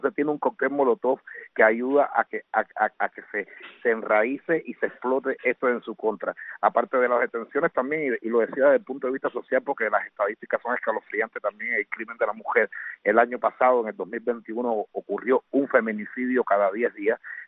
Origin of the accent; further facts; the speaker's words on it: Matanzas, Cuba; Por ejemplo, yo soy de Matanzas, yo vivía al lado de Varadero, que es uno de los pueblos turísticos más importantes del régimen